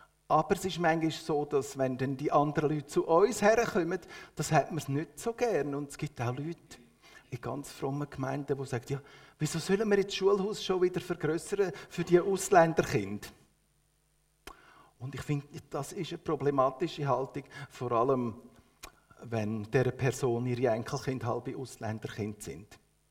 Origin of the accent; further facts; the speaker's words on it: Switzerland; dass wir als Schweizer alle Immigranten sind